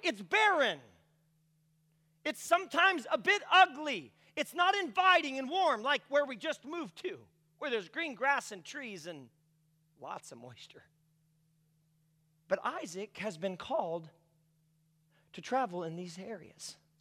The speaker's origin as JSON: {"language": "English", "town": "Phoenix", "region": "Arizona", "country": "United States", "tie": "born or raised there", "said": "I grew up primarily in Phoenix and lived out there till just a few months ago."}